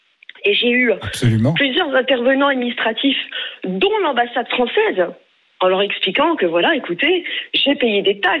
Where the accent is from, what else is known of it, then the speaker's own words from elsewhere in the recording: France; pourquoi nous faire venir, nous, Français, dans des pays comme ça